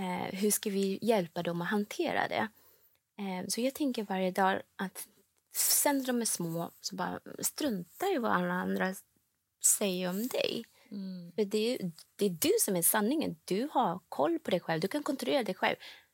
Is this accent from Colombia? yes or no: no; Malaysia; now in Sweden; Jag växte upp i Malaysia och min familj, de är ganska liberala för att vara asiater kan man säga.